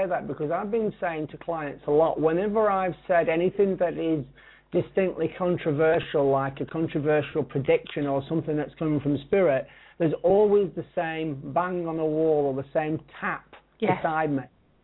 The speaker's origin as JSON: {"language": "English", "region": "North West England", "country": "United Kingdom", "tie": "born or raised there", "said": "I'm actually from Lancashire. My hometown was very near to Blackpool, so that's where I was basically from."}